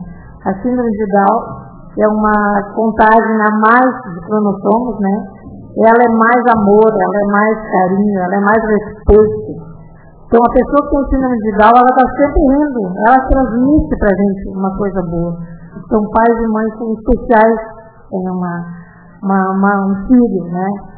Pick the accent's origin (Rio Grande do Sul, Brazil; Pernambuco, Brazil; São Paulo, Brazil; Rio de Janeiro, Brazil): Rio Grande do Sul, Brazil; Barão do Triunfo; Ninguém fala de Barão do Triunfo perto de mim. Minha cidade, meu orgulho, é onde eu me criei, é onde eu tenho a minha vida.